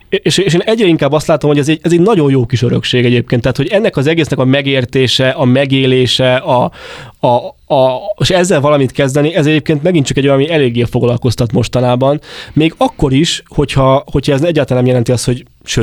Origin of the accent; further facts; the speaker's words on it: Hungary; born there; hát én Magyarországon születtem, ez az igazság, és az, ami engem felépít, az valószínűleg egy ilyen közép-kelet-európai világ